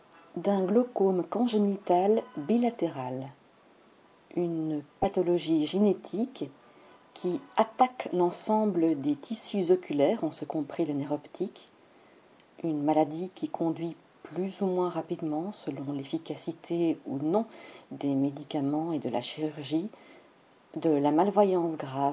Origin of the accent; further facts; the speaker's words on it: Belgium; Je suis belge.